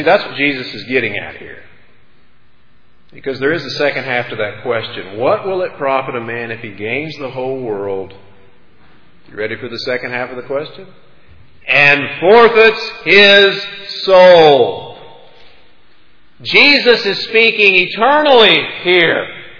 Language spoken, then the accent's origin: English; Oklahoma, United States; Well, listen, I'm originally from Oklahoma, a little tiny town in farm country, Oklahoma.